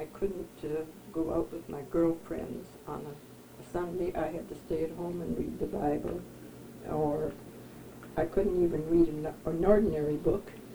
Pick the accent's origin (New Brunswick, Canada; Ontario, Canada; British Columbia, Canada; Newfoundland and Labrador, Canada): Ontario, Canada; Bracebridge; born there; Well, I was born in Bracebridge, Ontario, in September the 22nd or 21st, since my birth certificate has to say that. September the 21st, 1900.